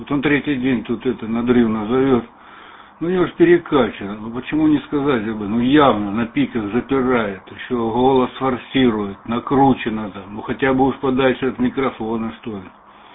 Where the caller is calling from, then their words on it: Antwerp, Flanders, Belgium; Я сейчас работаю из Антверпена, это север Бельгии.